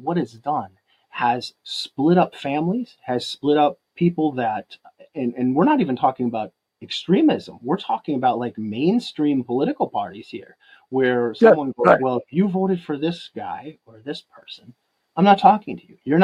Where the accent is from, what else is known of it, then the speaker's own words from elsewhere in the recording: United States; that's one thing that's great about being an American is you don't have to agree on everything.